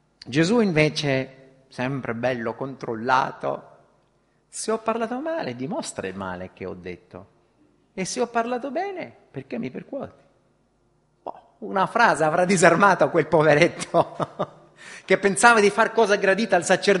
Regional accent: Calabria, Italy; ormai sono diventato italiano visto che sono cresciuto in Calabria, poi maturato in Italia, mi sento cittadino d'Italia.

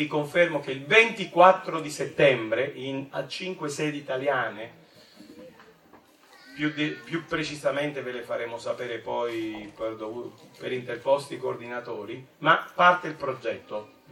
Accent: Venezuela; now in Italy; conosco bene la Colombia perché io sono venezuelano

